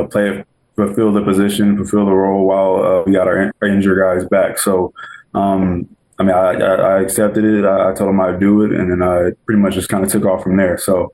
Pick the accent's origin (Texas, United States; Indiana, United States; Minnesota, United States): Texas, United States; Port Arthur; now in Chicago, United States; Definitely being from a small town. So I'm from Port Arthur, Texas, down in Southeast Texas.